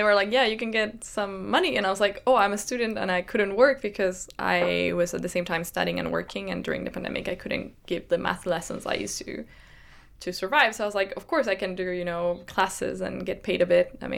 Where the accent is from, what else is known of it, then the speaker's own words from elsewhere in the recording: Santiago, Santiago Metropolitan Region, Chile; English is a second language; moved away as an adult; also born or lived in north of Chile; now in United States; I was raised in Santiago, and I lived there until I was more or less 25 years old. So before I moved to the US to do my PhD, I was raised in Santiago, as I said, but I spent a lot of my childhood in the north of Chile.